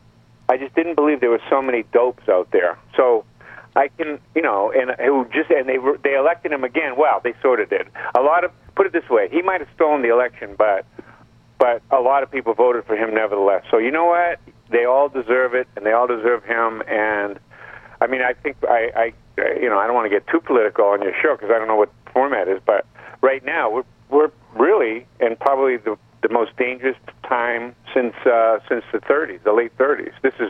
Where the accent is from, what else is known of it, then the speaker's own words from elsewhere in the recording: Milford, Massachusetts, United States; accent: Boston; moved away; No. I grew up in Milford, Mass, and I had a Boston accent.